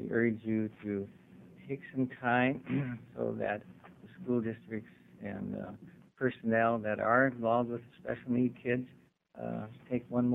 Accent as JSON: {"language": "English", "town": "Portland", "region": "Oregon", "country": "United States", "said": "I'm from Portland with the Oregon Association for Children and Adults with Learning Disabilities."}